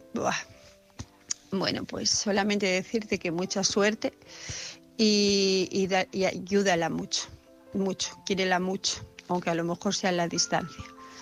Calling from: Asturias, Spain; de Asturias. Pues, a ver

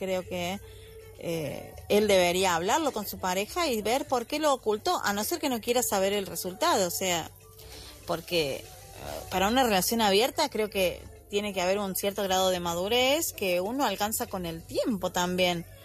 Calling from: Argentina; desde Argentina

